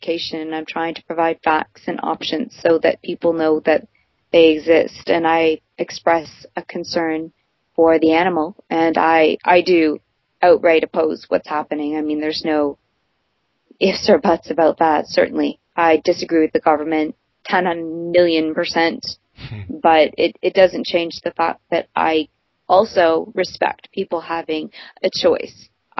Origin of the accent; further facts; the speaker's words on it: Canada; now in South Korea; I like to think of myself as a Canadian, yeah. Canadian Asian. I'm actually from Canada